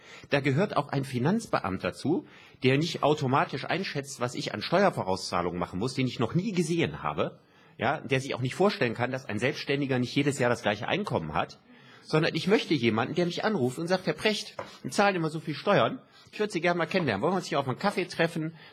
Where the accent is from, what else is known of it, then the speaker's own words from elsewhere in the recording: Solingen, North Rhine-Westphalia, Germany; Meine Heimatstadt Solingen